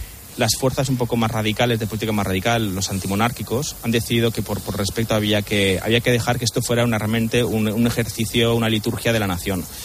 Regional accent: Mallorca, Balearic Islands, Spain; Yo de Mallorca.

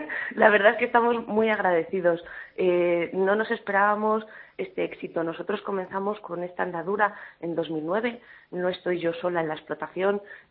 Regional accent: Soto del Real, Community of Madrid, Spain; Sí, yo soy de Soto del Real.

